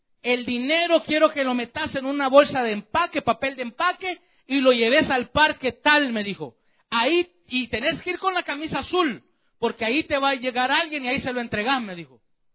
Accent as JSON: {"language": "Spanish", "country": "El Salvador", "said": "soy salvadoreño, y allá hay un terrible problema con las pandillas en mi país."}